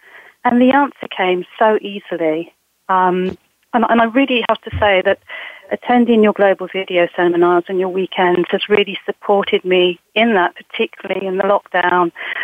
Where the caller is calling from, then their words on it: Cheshunt, East of England, United Kingdom; I'm calling in from Chesant in the UK.